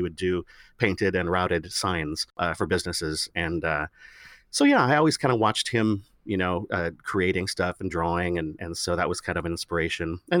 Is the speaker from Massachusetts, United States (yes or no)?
no; Oregon, United States; moved away as an adult; now in Los Angeles, United States; Yeah. No, I was 18 when I left, moved to LA.